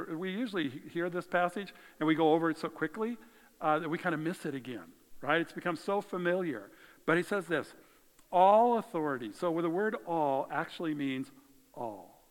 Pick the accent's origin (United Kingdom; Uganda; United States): United States; It is one of the most amazing privileges that as an American we have.